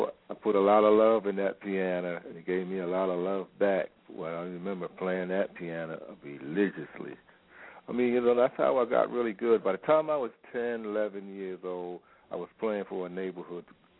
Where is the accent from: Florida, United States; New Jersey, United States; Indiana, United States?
New Jersey, United States; Camden; Because during the time I was growing up in Camden was alive with a great school music system.